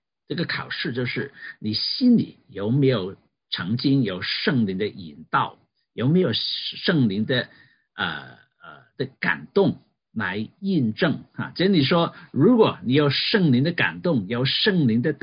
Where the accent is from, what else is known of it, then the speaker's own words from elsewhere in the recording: Hong Kong; now in Canada; 我们在香港长大没有这个 luxury 有这个仆人在加拿大更加了